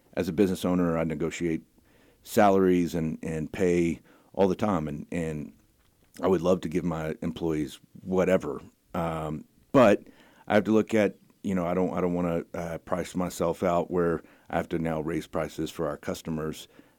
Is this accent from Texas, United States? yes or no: yes; Texas, United States; born or raised there